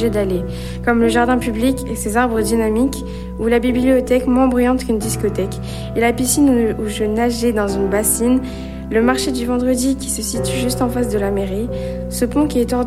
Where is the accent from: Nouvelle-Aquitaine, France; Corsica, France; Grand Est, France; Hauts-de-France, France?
Hauts-de-France, France; Aubourdin; Aubourdin, une ville paisible. Aubourdin, c'est là où je vis, c'est là où j'ai grandi.